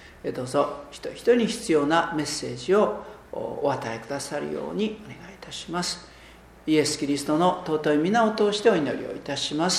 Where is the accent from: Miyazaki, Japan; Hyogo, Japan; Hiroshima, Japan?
Hiroshima, Japan; 私の場合では、であれば広島のですね、ちょうど真ん中のあたりが私のふるさとになりますけれども